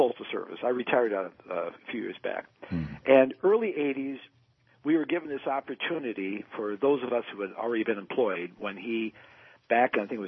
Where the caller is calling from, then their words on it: St. Clair Shores, Michigan, United States; I'm in St. Clair Shores, Michigan, just outside of Detroit.